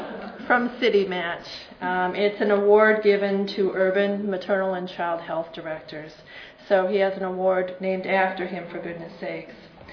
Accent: Minnesota, United States; I'm from Minnesota, and when you say the name Ed Ellinger, you think public health.

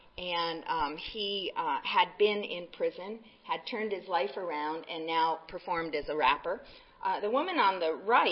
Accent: Houston, Texas, United States; I'm from Houston, and I know that we have some projects there

